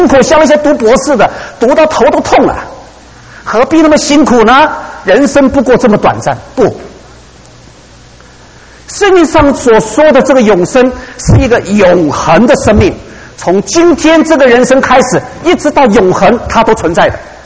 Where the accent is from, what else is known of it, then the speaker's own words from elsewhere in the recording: China; 我们中国人不是常常渴望到达一个境界